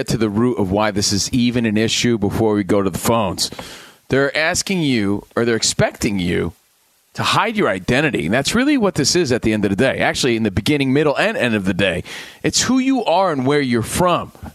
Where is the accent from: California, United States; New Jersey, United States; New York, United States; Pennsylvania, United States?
New Jersey, United States; knowing damn well I'm from New Jersey and I'm a Yankees fan.